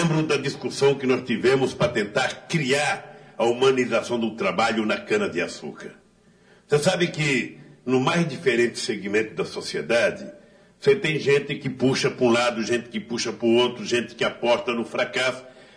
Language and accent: Portuguese; Brazil; você não sabe o orgulho como brasileiro de receber a notícia